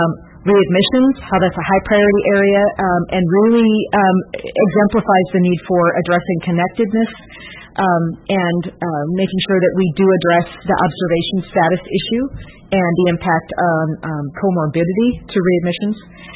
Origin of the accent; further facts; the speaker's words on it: Pacific Northwest, United States; I'm out here from the Pacific Northwest.